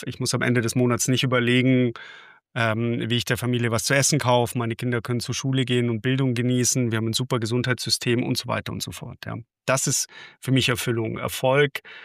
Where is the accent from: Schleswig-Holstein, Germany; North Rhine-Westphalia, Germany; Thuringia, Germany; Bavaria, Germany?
Bavaria, Germany; born there; Ich bin geborener Bayer.